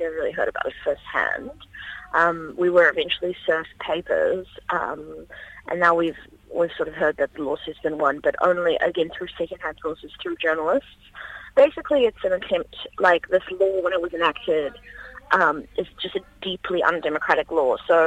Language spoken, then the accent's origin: English; New Zealand; we have this unique opportunity to, as New Zealanders, to kind of make a stand